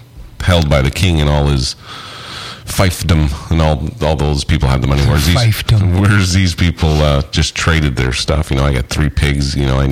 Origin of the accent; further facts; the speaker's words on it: United States; Yep. I'm American.